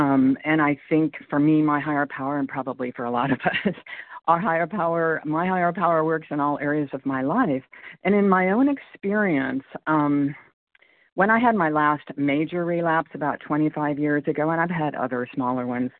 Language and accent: English; California, United States; I'm from California.